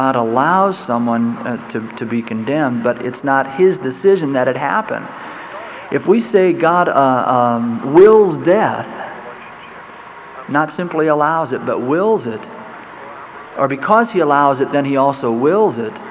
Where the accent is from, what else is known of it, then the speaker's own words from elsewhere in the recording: Utica, Nebraska, United States; from Utica, Nebraska.